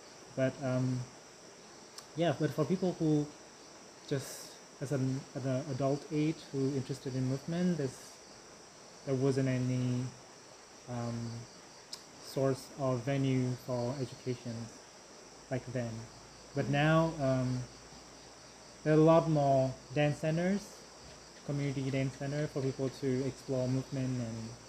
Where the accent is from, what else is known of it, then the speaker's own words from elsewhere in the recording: Hanoi, Vietnam; English is a second language; also born or lived in United States; I'm originally from Hanoi, but before that, 10 years ago, I studied abroad in the States for a while.